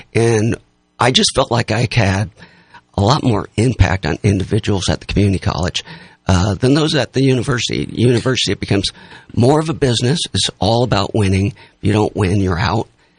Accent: Grass Valley, California, United States; Well, I grew up in Grass Valley, went to Nevada Union.

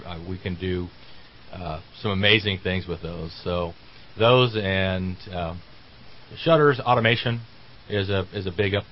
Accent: California, United States; Well, I was born in the Red Bluff and grew up in the North State, so I've been here all my life.

